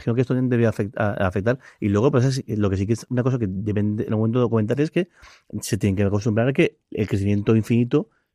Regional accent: Alicante, Valencian Community, Spain; No lo digo porque somos alicantinos

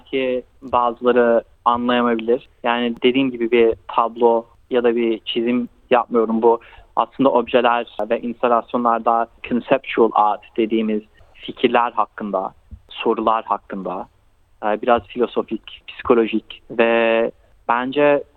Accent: Istanbul, Turkey; also born or lived in Sydney; now in Melbourne, Australia; Yani çocukluğumun çoğu İstanbul'da geçti. Sydney'de doğdum ve İstanbul'da büyüdüm. Benim babam da Ankara'dan Avustralya'ya göçmen. 13 yaşındayken Sydney'e göç etti ve o Sydney'de büyüdü. Ben ve abim Sydney'de doğduk. Ben de 4 yaşındayken İstanbul'a taşındım

